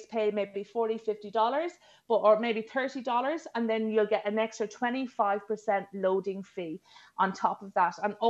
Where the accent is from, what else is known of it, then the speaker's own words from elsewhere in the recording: Ireland; moved away as an adult; as an Irish expat, nobody wants to leave their country. I didn't want to leave Ireland either particularly, but you know, I was in my mid-20s.